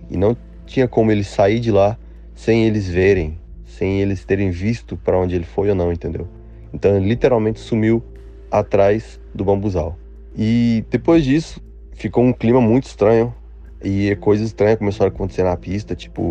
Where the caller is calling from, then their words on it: Goiás, Brazil; eu tenho 21 anos, sou do interior do Goiás.